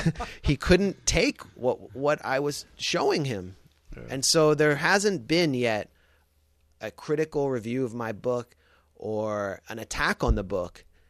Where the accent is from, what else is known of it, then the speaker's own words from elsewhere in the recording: United States; Well, I am, as an American Jew, I strive to be at the top of my field, so I'm hoping to make it number one.